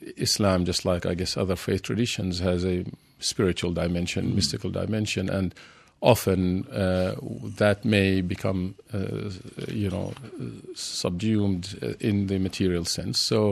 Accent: Amman, Amman Governorate, Jordan; moved away; also born or lived in Libya; but I grew up in Jordan, and I've been here 30 years.

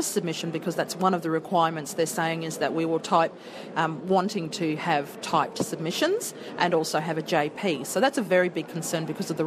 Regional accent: South Australia, Australia; I'm from the Arnongal, Binyanyara and Yungunyara lands.

